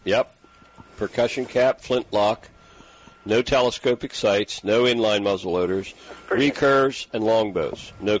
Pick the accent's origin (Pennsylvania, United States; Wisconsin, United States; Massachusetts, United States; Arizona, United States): Pennsylvania, United States; I grew up in Blair, and my aunt and uncle have a farm in Huntington County, so that's not real far from that that Clearfield County area.